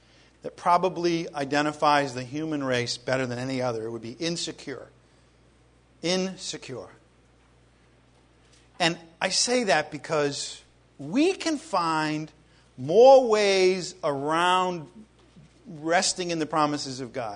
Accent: Ireland; because I'm Irish and, you know, negative

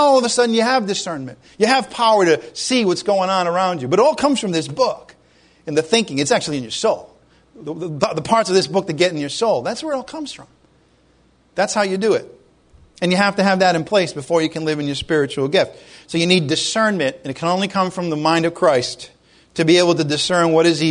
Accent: Ireland; So I look at, I'm Irish, okay?

